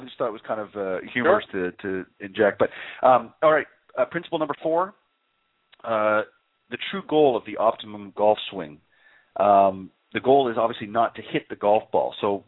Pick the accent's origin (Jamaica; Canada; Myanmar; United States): Canada; but I'm originally from Canada, so obviously most from my neck of the woods.